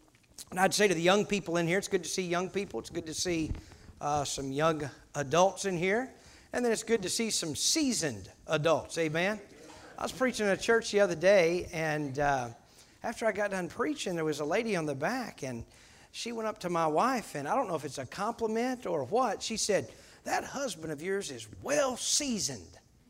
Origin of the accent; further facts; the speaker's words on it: Missouri, United States; when I grew up in southern Missouri, I grew up near the Black River.